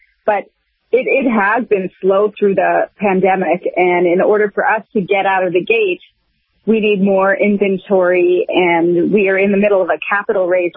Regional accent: Canada; I felt personally that I'm from Canada

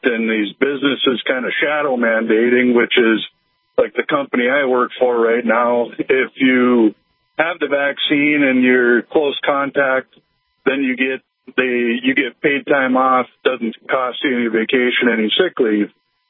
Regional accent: North Dakota, United States; Hey, I'm actually from North Dakota, traveling through South Dakota

